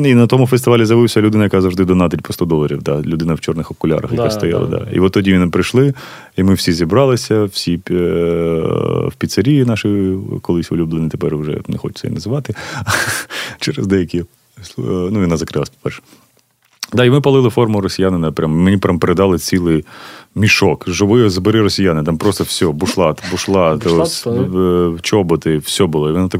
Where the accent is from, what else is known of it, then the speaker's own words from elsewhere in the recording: Kharkiv, Kharkiv Oblast, Ukraine; Типа, ти з Харкова, я з Харкова